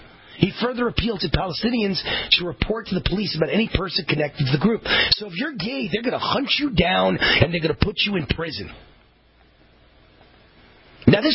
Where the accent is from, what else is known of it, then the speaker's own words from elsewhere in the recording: United States; born there; And man, I am American-born and proud of it.